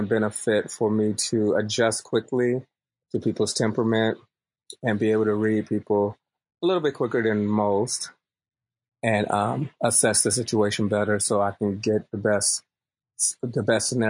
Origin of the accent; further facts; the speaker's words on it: Dayton, Ohio, United States; I am originally from Dayton. So when you just said Ohio, I was like, whoa. Yes.